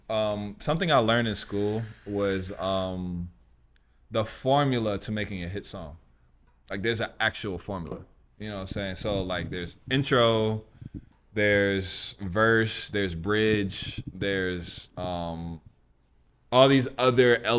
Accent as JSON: {"language": "English", "town": "Chicago", "region": "Illinois", "country": "United States", "also_born_or_lived": "Atlanta / Florida", "said": "And like, you know, mind you, like I'm from Chicago and I lived in Atlanta. I've also lived in Florida"}